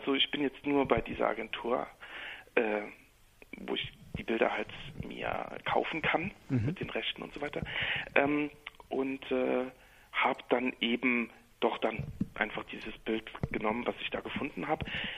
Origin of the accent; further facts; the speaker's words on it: Saarbrücken, Saarland, Germany; eine dann im Oktober in Saarbrücken, meiner Heimatstadt.